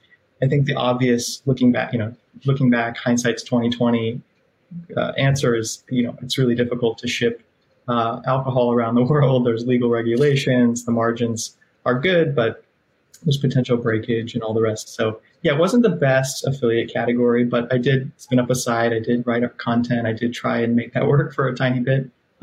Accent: Los Angeles, California, United States; I'm from Los Angeles. I moved to the Bay Area for college.

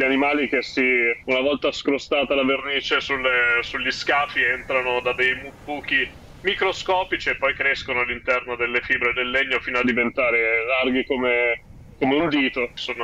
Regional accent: Umbria, Italy; io sono nato e cresciuto in Umbria e non c'è probabilmente un posto meno adeguato per le barche.

